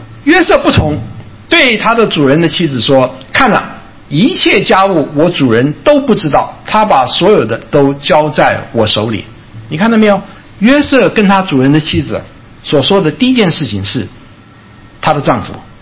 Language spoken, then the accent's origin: Chinese; China; 你知道我们中国人讲啊，说是男想女啊隔层山，女想男是隔层纸啊，很薄啊。